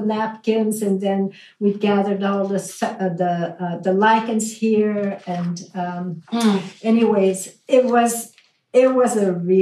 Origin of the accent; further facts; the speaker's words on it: Belgium; So I grew up in Belgium, and between the time I was 6 until I was 10, we went on vacation to Switzerland for a month.